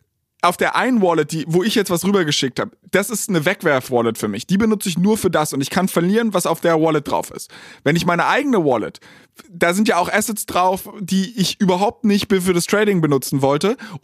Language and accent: German; Berlin, Germany; Ich komme ja aus Berlin.